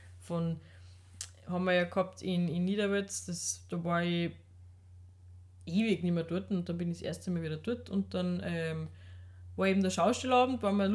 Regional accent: Austria; Bei uns in Österreich gibt es auch einige große.

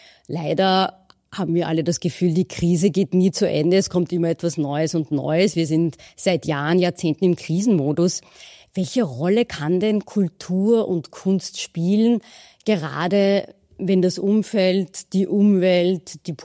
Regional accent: Vienna, Austria; Als Wienerin bin ich auch sehr stolz auf die Wiener Festwochen

